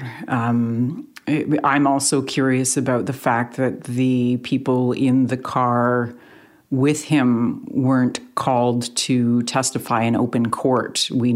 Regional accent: Canada; And I agree that it is up to us, you and I, as two Canadian journalists, to have some hard conversations about what we do and how we do it.

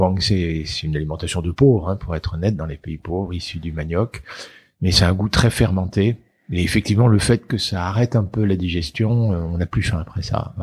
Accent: Normandy, France; comme je suis normand, on va citer le Calvados.

